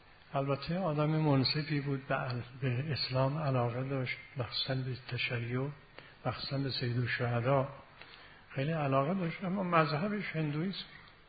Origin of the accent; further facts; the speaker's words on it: Iran; به خاطر اینکه ما ایرانی هستیم، فرهنگ دیرپایی داریم، سابقه تاریخی چند هزار ساله داریم